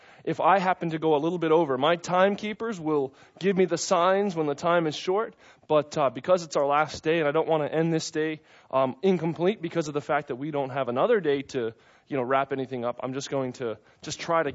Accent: United States; I thank you so much for the freedom that you've afforded me being an American citizen. I'm just so glad to have been born where I was born.

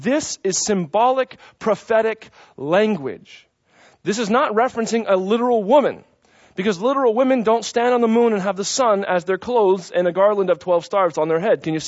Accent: United States; I thank you so much for the freedom that you've afforded me being an American citizen. I'm just so glad to have been born where I was born.

